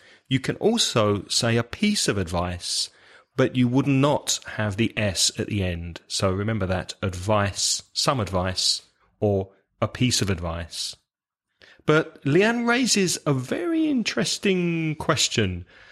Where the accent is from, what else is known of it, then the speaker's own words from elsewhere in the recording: London, United Kingdom; Now, when I speak, because I'm from London, I don't pronounce the T.